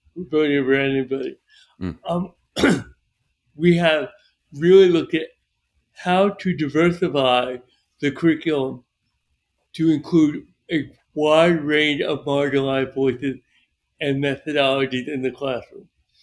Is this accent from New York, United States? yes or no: yes; New York, United States; moved away; also born or lived in Florida; I was from New York, moved to Florida.